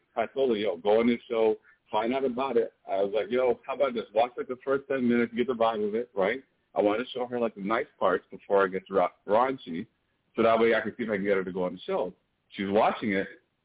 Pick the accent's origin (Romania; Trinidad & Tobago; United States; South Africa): Trinidad & Tobago; I'm from Trinidad.